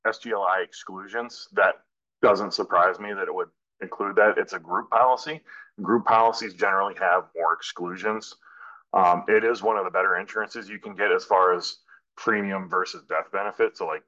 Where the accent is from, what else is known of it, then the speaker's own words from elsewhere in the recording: North Carolina, United States; moved away as an adult; now in New York, United States; I'm from North Carolina.